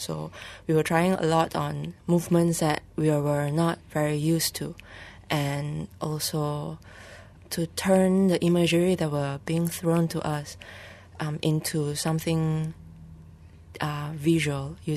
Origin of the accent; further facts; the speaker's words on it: Malaysia; Are we really just Malaysian, or are we why are we still addressing ourselves as Malaysian Chinese?